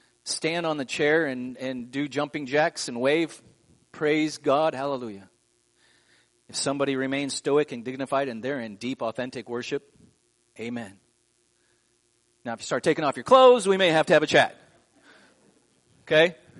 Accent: Midwest, United States; I mean, and I'm being from the Midwest. I'm familiar with the weather and stuff like that.

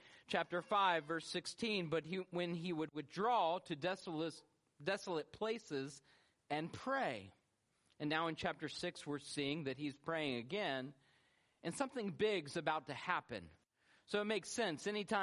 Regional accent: Atlanta, Georgia, United States; You see, I grew up in Atlanta, and I have an affinity for Coke and Coke only.

